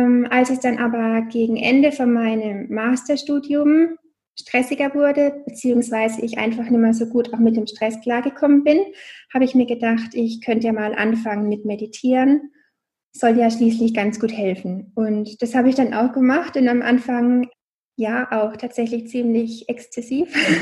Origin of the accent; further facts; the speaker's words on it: Karlsruhe, Baden-Württemberg, Germany; ich bin 29, ich komme aus Karlsruhe, man hört es vielleicht an meinem Akzent.